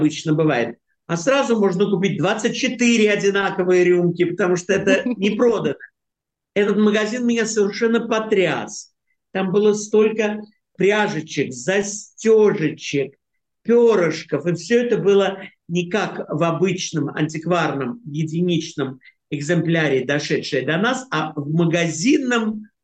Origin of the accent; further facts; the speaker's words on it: Moscow, Russia; moved away as an adult; now in France; Во-первых, я родился в Москве и жил там до 23 лет. Потом эмигрировал во Францию. Потом приезжал урывками, когда разрешали, в 90-е годы.